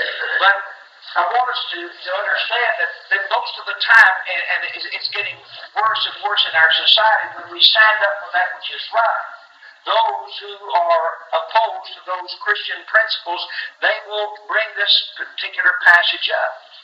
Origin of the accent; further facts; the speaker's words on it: Tiptonville, Tennessee, United States; Growing up in West Tennessee, where I grew up, around Ruthfoot Lake, my dad preached up there, and there were certain things that we didn't do. In Tiptonville, where I grew up